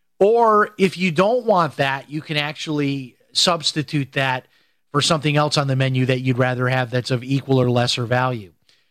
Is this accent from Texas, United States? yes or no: no; Chicago, Illinois, United States; when I was growing up in Chicago, I was kind of known in my neighborhood for winning radio contests.